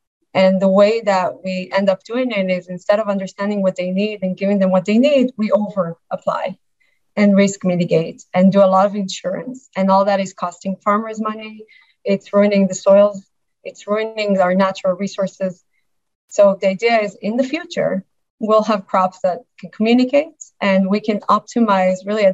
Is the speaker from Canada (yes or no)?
no; Israel; moved away as an adult; now in United States; I'm from Israel. I have to start that, even though it's usually not interesting where you're born, but I think Israel is a big part of why I am who I am.